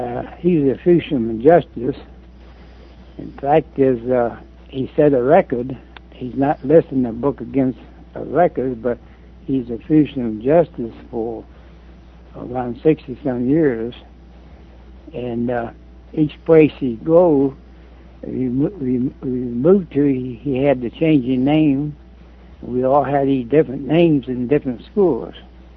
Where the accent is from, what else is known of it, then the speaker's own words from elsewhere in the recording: Union, Missouri, United States; also born or lived in Alton, Illinois; Well, I was born in Alton, Illinois, but I was grew up in Missouri, in a small town in Missouri, Union, Missouri. It's a few miles away from Hannibal, the home of Mark Twain, as you know.